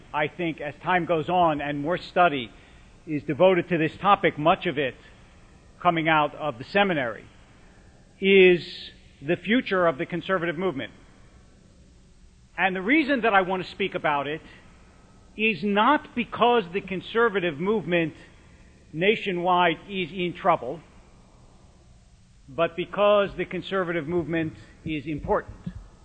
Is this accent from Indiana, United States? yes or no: no; Philadelphia, Pennsylvania, United States; Although I live on the West Coast, I grew up in Philadelphia, and this is my kind of weather